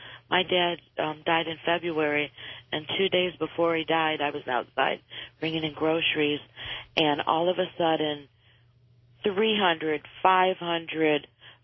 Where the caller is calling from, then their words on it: Springfield, Illinois, United States; I'm calling from Springfield, Illinois.